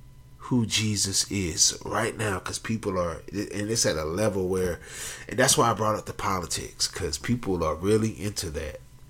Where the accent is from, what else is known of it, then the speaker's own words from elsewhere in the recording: Georgia, United States; I'm not from California, I'm from Georgia.